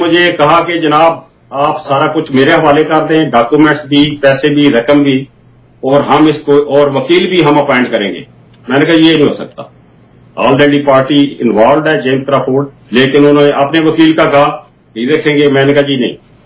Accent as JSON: {"language": "Urdu", "town": "Jhelum", "region": "Punjab", "country": "Pakistan", "said": "میں بھی dry area کا رہنے والا ہوں جیلم کا رہنے والا ہوں"}